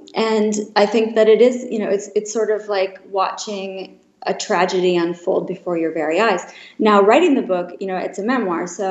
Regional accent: Wisconsin, United States; I grew up in Wisconsin. You know, I was the daughter of people who were divorced.

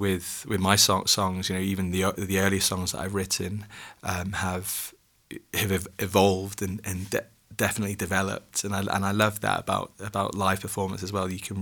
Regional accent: Liverpool, North West England, United Kingdom; now in Wales; I mean, I'm from Liverpool, England. I was born and raised in that area, and then I moved to the southeast of England.

